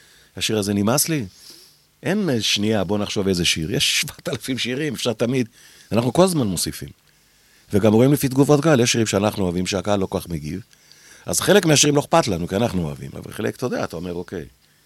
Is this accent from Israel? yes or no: no; Japan; למה אני גדלתי ביפן והסינית, אני לא יודע.